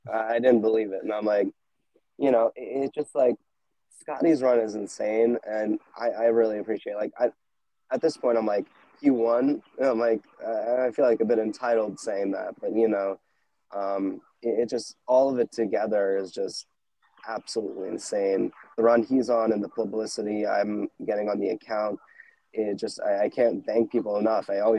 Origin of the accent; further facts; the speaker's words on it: New Jersey, United States; And I'm like, he's born in my hometown. No way. And it's like, it's just like this one thing. And I'm like, wow, he's born in Jersey.